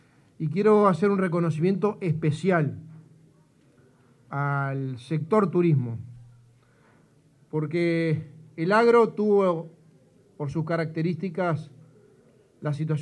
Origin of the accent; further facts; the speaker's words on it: Uruguay; lo digo como uruguayo